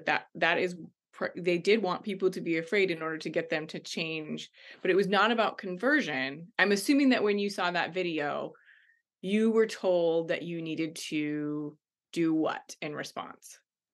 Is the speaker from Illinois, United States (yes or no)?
no; Ohio, United States; I grew up in Ohio. So, you know, we're the hell house, like we're the like haunted house capital of the United States.